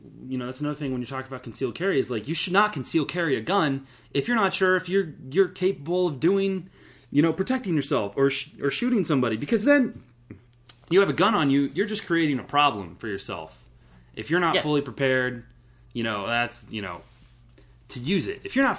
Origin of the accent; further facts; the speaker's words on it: Georgia, United States; I'm from Georgia.